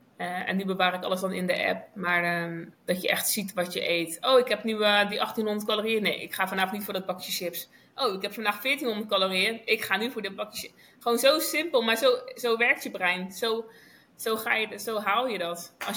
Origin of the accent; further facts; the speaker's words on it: Netherlands; Wij eten als Nederlanders heel veel brood, hè.